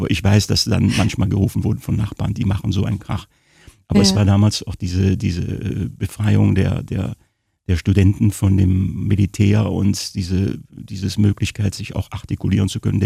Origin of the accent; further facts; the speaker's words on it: Cologne, North Rhine-Westphalia, Germany; moved away as an adult; ich bin in Köln zur Schule gegangen